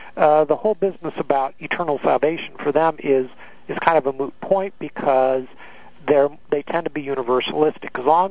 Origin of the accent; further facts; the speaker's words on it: California, United States; I come from California, where they don't even know what a Lutheran is.